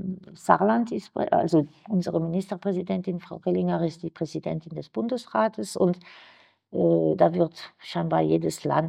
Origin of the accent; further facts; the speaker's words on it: southern France, France; ich bin in Südfrankreich aufgewachsen und da haben wir das Riesenglück, die Fondation Meg in der Nähe.